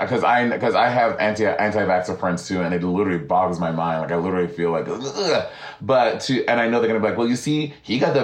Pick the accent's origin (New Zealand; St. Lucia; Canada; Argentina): St. Lucia; growing up I grew up in St. Lucia